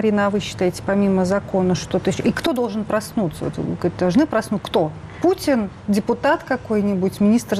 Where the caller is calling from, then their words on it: Kazan, Tatarstan, Russia; Я на видеосвязи из Казани.